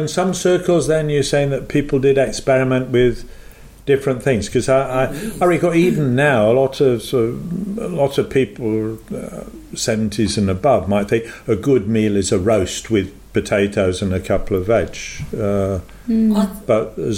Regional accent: England, United Kingdom; but I remember growing up in England as well

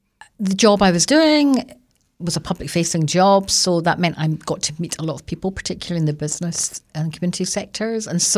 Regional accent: Scotland, United Kingdom; and so people are reminding me all the time that I'm Scottish.

